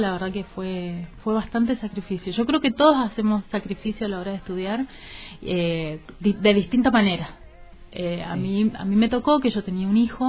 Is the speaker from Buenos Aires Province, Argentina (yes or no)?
no; Chaco, Argentina; Cuando terminé, me fui a estudiar un año en al Chaco, porque soy oriunda del Chaco.